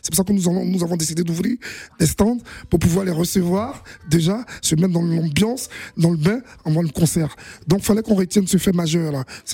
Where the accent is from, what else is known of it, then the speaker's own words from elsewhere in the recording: Côte d’Ivoire; Vous savez, chez nous, en Côte d'Ivoire, on a un problème